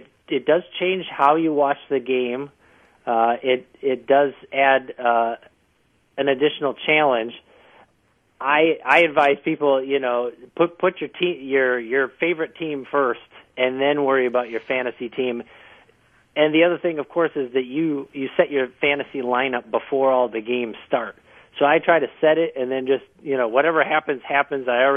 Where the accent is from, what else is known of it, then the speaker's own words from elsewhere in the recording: Wisconsin, United States; I'm a big Packer fan, growing up in Wisconsin.